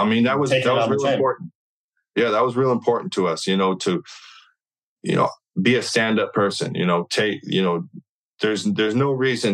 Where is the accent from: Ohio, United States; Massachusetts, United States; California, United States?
California, United States; Plus, like, I'm from California. Like, we don't do that.